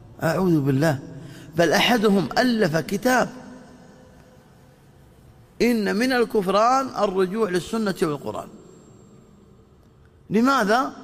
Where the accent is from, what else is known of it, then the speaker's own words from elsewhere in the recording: Saudi Arabia; ونحن كسعوديين تجمعنا هذه الرابطة، المملكة العربية السعودية، هذا البلد